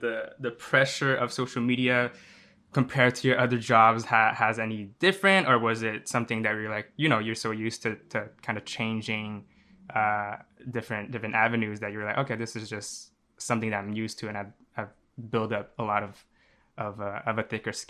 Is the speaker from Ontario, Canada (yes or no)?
no; Montreal, Quebec, Canada; I'm from Montreal, Canada.